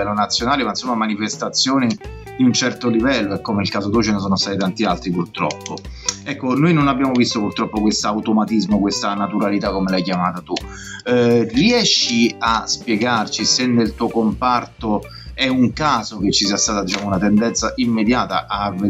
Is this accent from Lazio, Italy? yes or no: yes; Rome, Lazio, Italy; accent: Roman; abito a Roma, si deduce dal mio accento